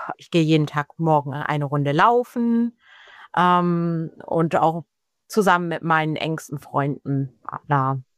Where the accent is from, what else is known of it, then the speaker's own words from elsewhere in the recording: Aurich, Lower Saxony, Germany; Das war alles Aurich noch, ja. Ich bin auf dem Land groß geworden. Aurich war tatsächlich noch 15 Kilometer vom Elternort entfernt